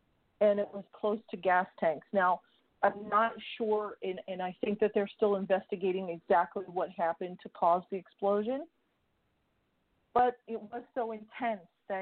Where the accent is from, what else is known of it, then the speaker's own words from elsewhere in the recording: Ohio, United States; Another thing that happened here in my home state, we're having an issue with Frank De La Rose, who wants to stop Ohioans from being able to request their ballots over the computer.